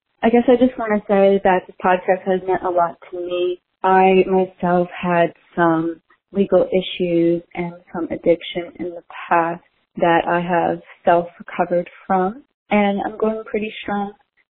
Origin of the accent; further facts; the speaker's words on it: New York, United States; I'm from New York.